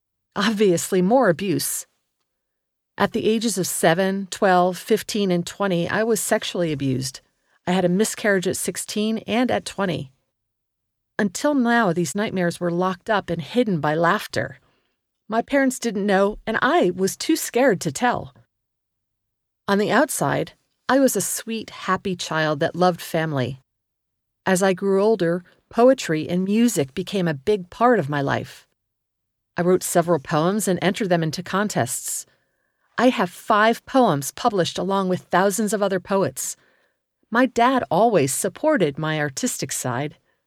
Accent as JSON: {"language": "English", "region": "Virginia", "country": "United States", "tie": "born or raised there", "also_born_or_lived": "Bangor, Maine / Germany", "said": "I was born in Bangor, Maine, and grew up between Germany and Virginia mostly."}